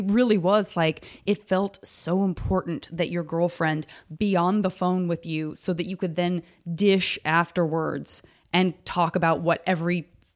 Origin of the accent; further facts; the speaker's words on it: Tucson, Arizona, United States; Eating, I eat, and I'm from Tucson. This is about me.